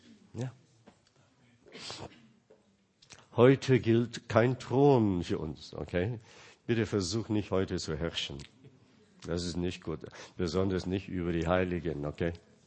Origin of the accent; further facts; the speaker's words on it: United States; Ich schäme mich schon, als Amerikaner zu sein.